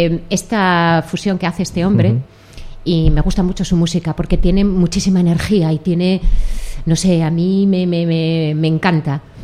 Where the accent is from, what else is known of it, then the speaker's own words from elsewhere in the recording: Gijón, Asturias, Spain; moved away; also born or lived in Madrid / Salamanca; Sí, yo luego me fui de Gijón.